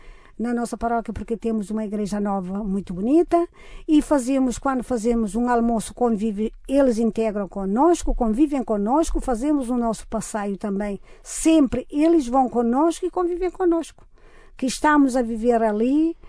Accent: Cape Verde; now in Portugal; Desde que eu vim para Portugal, nunca tinha lá ido. Quando eu saí no aeroporto de Cabo Verde para ir à minha terra natal, onde eu nasci

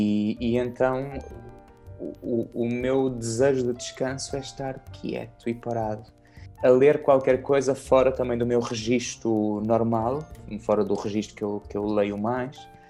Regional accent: Centro, Portugal; Eu sou da Serra da Estrela, portanto adoro a mata, adoro a serra, é o meu habitat, sem dúvida, né? Eu nasci e cresci dentro do Parque Natural da Serra da Estrela

